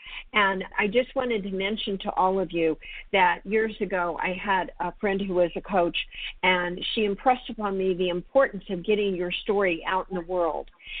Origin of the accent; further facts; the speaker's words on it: San Antonio, Texas, United States; born there; Texas happens to be my home state. I was born in San Antonio, so I have a tremendous affinity for Texas and Texans.